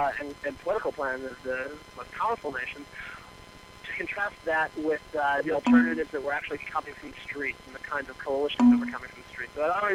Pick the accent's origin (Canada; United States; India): Canada; Toronto, Ontario; moved away as an adult; I grew up in Toronto and left when I was 18.